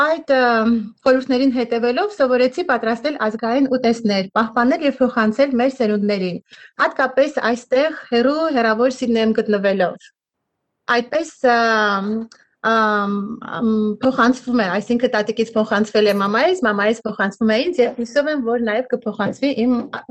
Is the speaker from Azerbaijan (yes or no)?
no; Alaverdi, Lori, Armenia; Ծնվել եմ եւ մեծացել եմ Հայաստանում, Ալավերդի քաղաքում, որը գտնվում է Գեղեցիկ Լորվա մարզում։